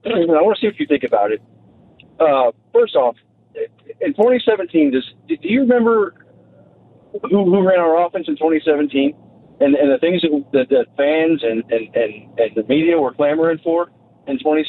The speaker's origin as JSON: {"language": "English", "town": "Kansas City", "region": "Kansas", "country": "United States", "said": "Hey, well, I'm from Kansas City, Kansas."}